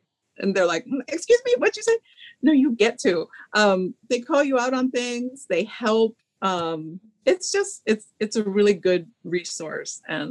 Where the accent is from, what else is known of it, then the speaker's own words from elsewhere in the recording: Hawaii, United States; Like, I am Mexican, born and raised in Hawaii.